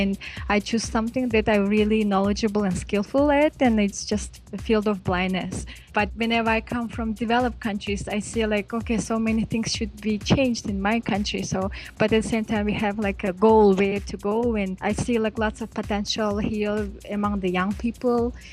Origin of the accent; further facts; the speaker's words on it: Bishkek, Kyrgyzstan; English is a second language; also born or lived in Osh; I am 28 years old. I am from Bishkek.